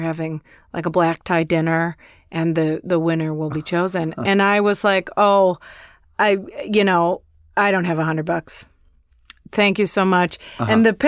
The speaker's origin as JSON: {"language": "English", "town": "Chicago", "region": "Illinois", "country": "United States", "said": "So I'm from Chicago. And when I was still living there, I won money in a raffle."}